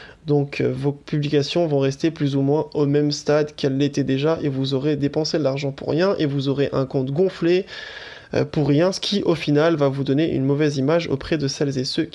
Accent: France; accent: French; avec mon accent frenchy qui essaye de dire de l'anglais, ça passe pas forcément dans les oreilles de tout le monde.

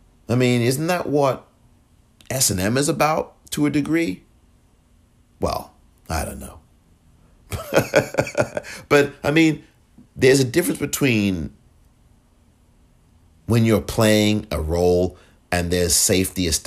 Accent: England, United Kingdom; And I remember being in England, living in England back then, and the times that, because I'm from England

